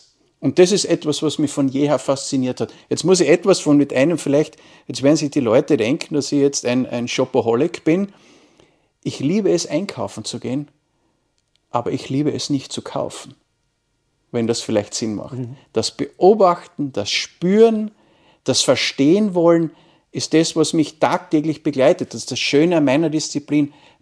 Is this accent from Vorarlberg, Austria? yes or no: no; Wolfsberg, Carinthia, Austria; ich bin Kärntner, ich komme aus dem schönen Wolfsberg, das man wahrscheinlich am ersten durch die Fußballmannschaft, den WRC kennt. Also ist genau zwischen Klagenfurt und Graz gelegen.